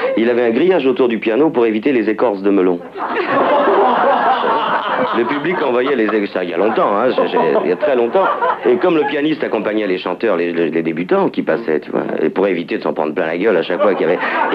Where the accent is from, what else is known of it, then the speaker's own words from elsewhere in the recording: Provence-Alpes-Côte d'Azur, France; accent: Marseille; Quand je parle anglais, je parle avec l'accent marseillais. Et quand je suis en colère, je parle avec l'accent marseillais. Quand je retourne là-bas aussi, je le prends.